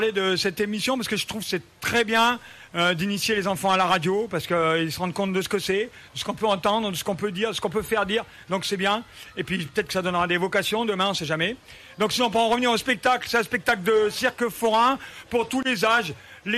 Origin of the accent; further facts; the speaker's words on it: Auvergne-Rhône-Alpes, France; Je viens donc de l'Ardèche, si tu vois où c'est, le nord de l'Ardèche.